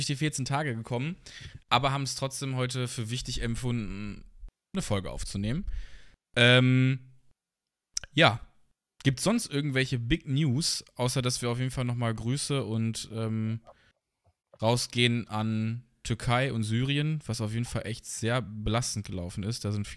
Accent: North Rhine-Westphalia, Germany; Ich meine, wir kommen hier so aus dem Pott

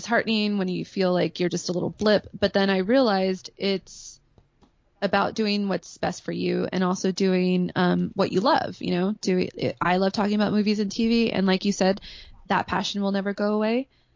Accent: Mercedes, Texas, United States; everything I do is inherently Mexican American from growing up in Mercedes, Texas.

